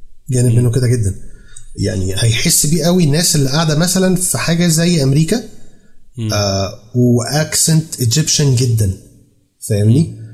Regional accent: Egypt; فلقيته في الاخر بيسالني انت من حضرتك منين؟ قلت له انا من مصر.

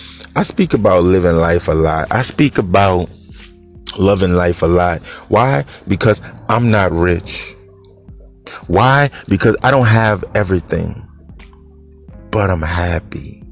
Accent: New Orleans, Louisiana, United States; I'm from New Orleans, you hear me?

